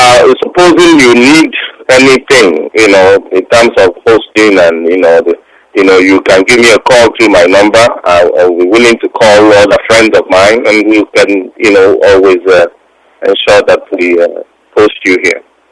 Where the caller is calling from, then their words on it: Los Angeles, California, United States; I'm calling from Los Angeles.